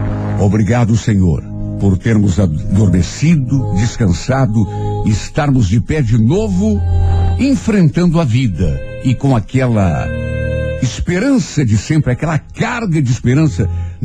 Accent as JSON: {"language": "Portuguese", "country": "Brazil", "said": "Somos brasileiros, somos invencíveis, nossa esperança não acaba nunca"}